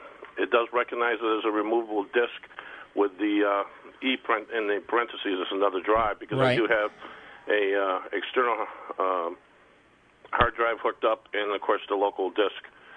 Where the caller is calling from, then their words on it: Rochester, New York, United States; Rochester.